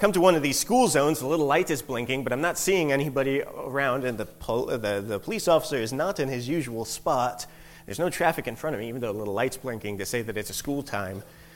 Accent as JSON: {"language": "English", "town": "Baltimore", "region": "Maryland", "country": "United States", "tie": "born or raised there", "said": "I'm a city boy. I grew up in Baltimore. I learned how to drive on 95 between Baltimore and Washington, D.C."}